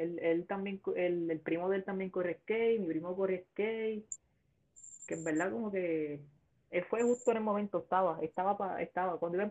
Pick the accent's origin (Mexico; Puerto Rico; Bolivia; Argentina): Puerto Rico; Juana Díaz; Ponce, soy de Juanadía.